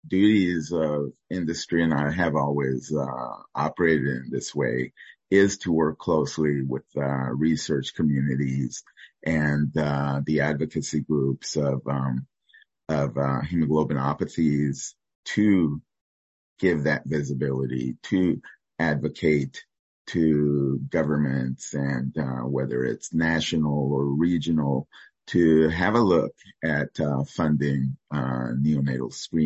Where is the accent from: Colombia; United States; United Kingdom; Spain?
Colombia; English is a second language; This is true even for my home country, Colombia